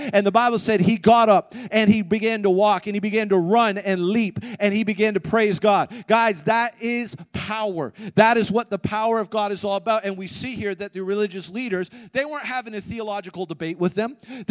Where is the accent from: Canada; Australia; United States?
Canada; maybe as Canadian Christians, maybe just because we've gotten used to it